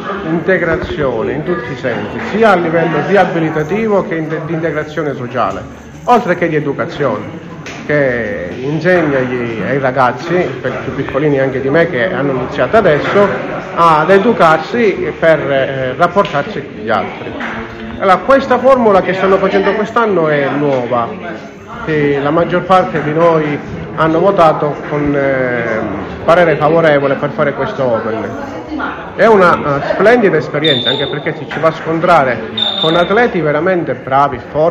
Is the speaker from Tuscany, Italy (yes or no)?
no; Enna, Sicily, Italy; provengo da Enna.